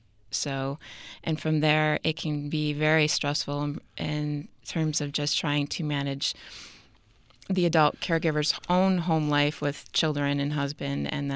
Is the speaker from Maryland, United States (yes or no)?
no; Buffalo, New York, United States; moved away as an adult; I moved here from Buffalo, New York. My mom and dad are back home.